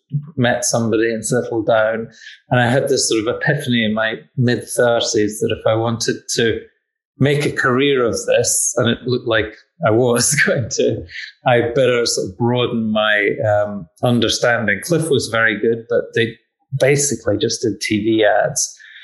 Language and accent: English; Scotland, United Kingdom; I grew up in Scotland